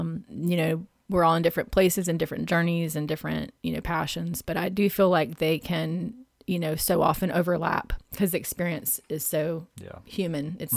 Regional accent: Charleston, South Carolina, United States; maybe it's from growing up in Charleston

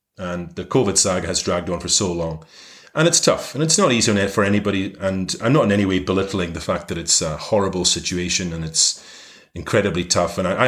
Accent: Shawbost, Scotland, United Kingdom; I'm originally from the Western Isles of Scotland. I'm from a small village called Shawbust in the Isle of Lewis.

